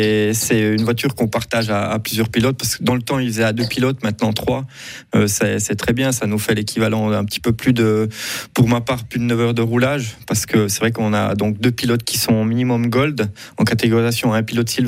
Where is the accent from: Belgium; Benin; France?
France; accent: French; je parle plutôt relativement bien l'anglais, même si j'ai toujours mon petit accent français, ce qui est normal.